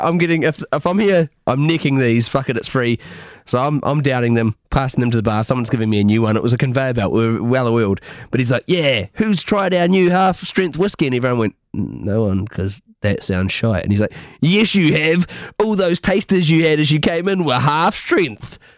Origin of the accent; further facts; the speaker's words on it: New Zealand; so am I. And they're like, no you're not. And you're like, I'm from New Zealand.